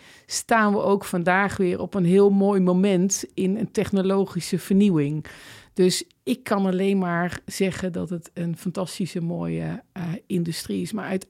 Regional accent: Netherlands; Dus wij als Nederlanders vinden altijd een goed gesprek belangrijk.

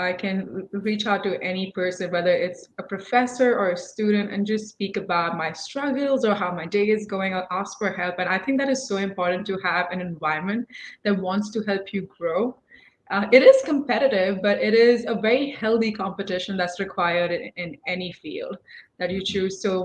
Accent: India; moved away as an adult; also born or lived in Philippines; now in United States; Originally, I'm from India, and I moved here 5 years ago to pursue my bachelor's in animal sciences at Purdue. I've lived in three different countries. So I lived in the Philippines and then moved to India, and now I'm here in the United States.

